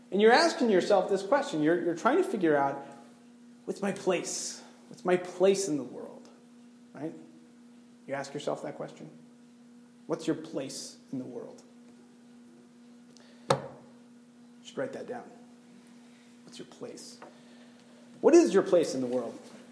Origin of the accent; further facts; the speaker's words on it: North Carolina, United States; When I was 16, so I grew up in North Carolina, and I was dead set on living out the rest of my days in the South